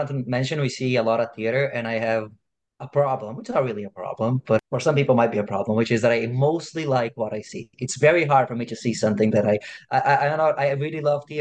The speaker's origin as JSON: {"language": "English", "country": "Brazil", "tie": "born or raised there", "second_language": "English", "lives_now": "United States", "said": "Big inspirations for me growing up in Brazil, as I was preparing to come here with my New York theater dreams, like many people around the world has."}